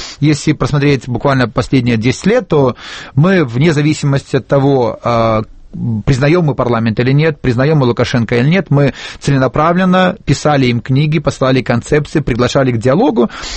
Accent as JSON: {"language": "Russian", "region": "Western Belarus", "country": "Belarus", "tie": "born there", "said": "я родился в Западной Белоруссии, мои родители родились еще тогда в Польше, и поэтому так получилось, что я родился в Советском Союзе, а они родились в другой стране."}